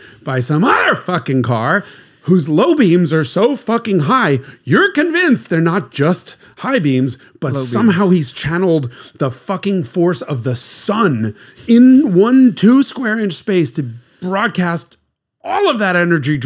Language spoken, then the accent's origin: English; New York, United States; And I'm a New Yorker